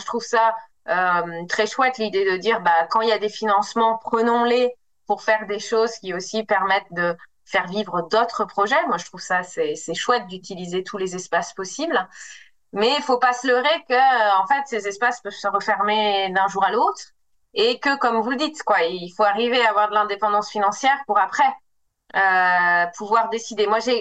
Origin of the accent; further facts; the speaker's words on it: Auvergne-Rhône-Alpes, France; Les communes rurales, moi voilà, je viens d'Ardèche, il n'y a plus d'hôpitaux, il n'y a plus de transports en commun